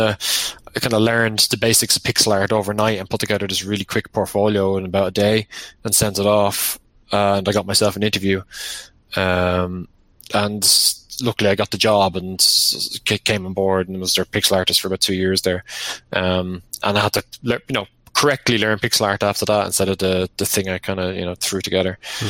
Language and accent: English; Dublin, Leinster, Ireland; now in Galway, Ireland; So I'm from Dublin, which is the east coast of the island. But I now live in Galway City, which is on the west coast.